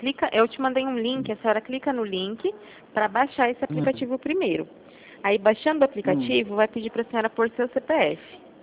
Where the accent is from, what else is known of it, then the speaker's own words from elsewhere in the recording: São Paulo, Brazil; eu sou de São Paulo. Sou de outro estado, não.